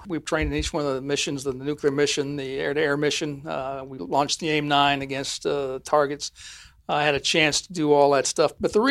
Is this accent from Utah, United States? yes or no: yes; Ogden, Utah, United States; And I said, Chief, I'm from Ogden, Utah. Both of us from the same hometown.